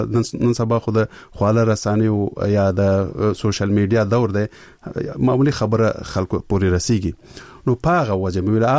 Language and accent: Pashto; Peshawar, Khyber Pakhtunkhwa, Pakistan; زه ورکوټه په پېښور کې لوی شوی یم.